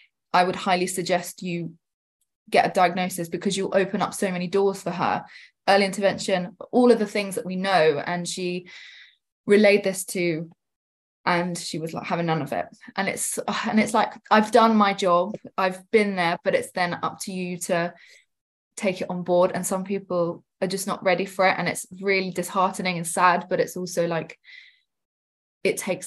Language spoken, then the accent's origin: English; Kosovo; English is a second language; I come from Kosovo. It's like Eastern European country